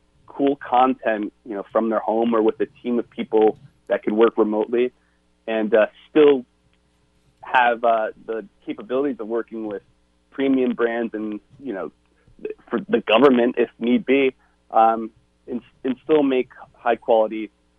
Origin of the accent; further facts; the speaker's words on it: Norwalk, Connecticut, United States; Even in my hometown of Norwalk, Connecticut, there's a distillery who's making Purell or hand sanitizer.